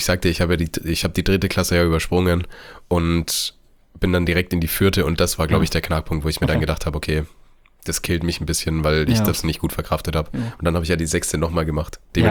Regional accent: Bavaria, Germany; Und ich sag dir, ich bin so in Bayern aufgewachsen, ja.

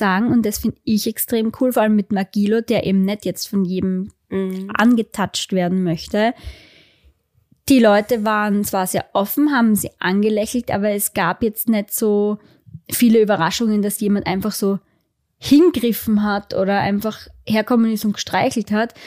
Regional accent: Austria; Also bei uns in Österreich musst du ja in den Öffis überall den Maulkorb tragen.

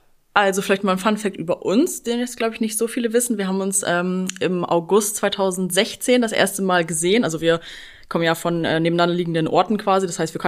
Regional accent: Papenburg, Lower Saxony, Germany; Also ich bin jetzt letzte Woche 29 geworden. Und wir kommen beide aus dem Nordwesten in Deutschland. Also keiner kennt die Städte, wo wir herkommen. Bei mir ist es Papenburg, bei … Wehna. Das heißt, es sind so echt so Kleinstädte, ich glaube 35.000 Einwohner oder sowas.

